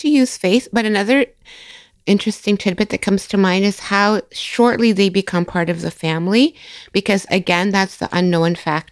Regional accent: Toronto, Ontario, Canada; Yes, I'm from Toronto. I've been here since the end of February. Life is good back in Toronto.

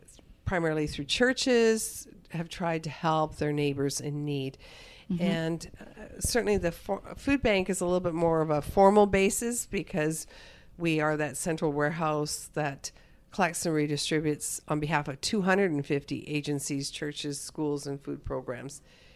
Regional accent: Edmonton, Alberta, Canada; So I was born and raised in Edmonton, so... And my dad grew up in Edmonton, so I feel like I have, like, our family has a long history of being part of this community.

